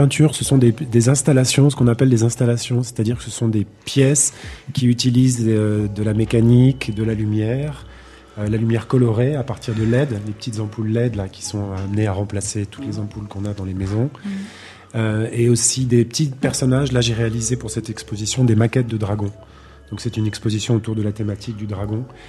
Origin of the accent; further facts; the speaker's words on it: Paris, Île-de-France, France; Je suis originaire de Paris.